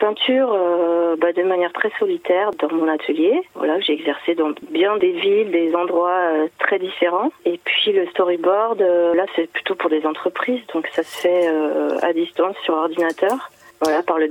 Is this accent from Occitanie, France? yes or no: no; Paris, Île-de-France, France; now in Le Mans, France; Je viens comme Hugues de Montmartre à l'origine et nous avons découvert que nous étions tous les deux arrivés au Mans il y a une dizaine d'années.